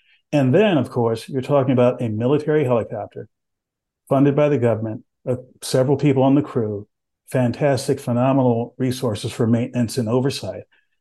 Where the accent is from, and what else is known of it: San Antonio, Texas, United States; born or raised there